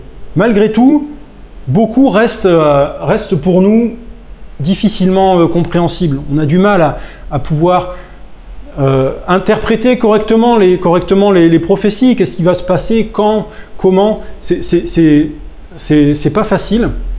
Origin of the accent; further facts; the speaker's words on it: south of France, France; moi, d'accord, je suis un Français du Sud.